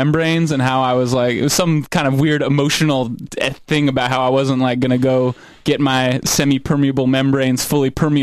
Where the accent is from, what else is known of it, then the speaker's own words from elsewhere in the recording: Sacramento, California, United States; I grew up in Sacramento, California. Very proud of it.